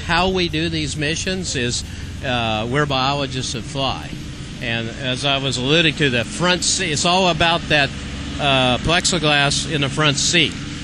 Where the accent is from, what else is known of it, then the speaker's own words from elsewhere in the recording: Illinois, United States; I grew up in Illinois